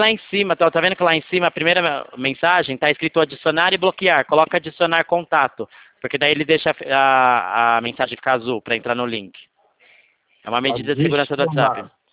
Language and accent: Portuguese; São Paulo, Brazil; eu sou de São Paulo.